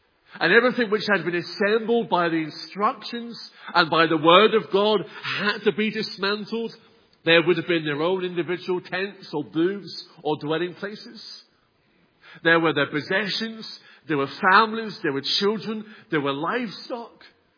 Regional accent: England, United Kingdom; now in Newtownards, United Kingdom; I know I'm an Englishman standing in the pulpit here in Newton-Arns

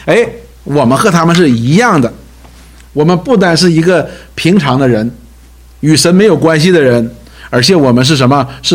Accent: China; 就是我们中国人常说的一件事情，就是生在福中不知福

